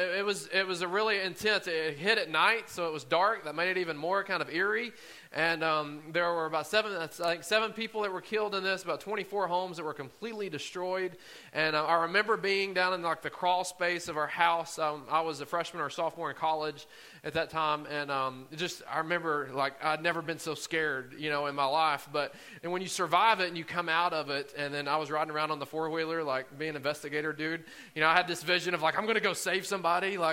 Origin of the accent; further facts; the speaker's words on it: Morgan County, Tennessee, United States; I grew up in Morgan County, so about an hour from here, on the other side of Oak Ridge, where there's not much of anything except land and some homes.